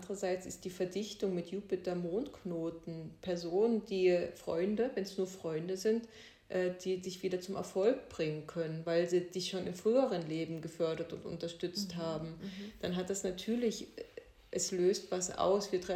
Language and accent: German; Germany; now in Austria; ich bin ursprünglich Deutsche, die Österreicher sagen Piefke.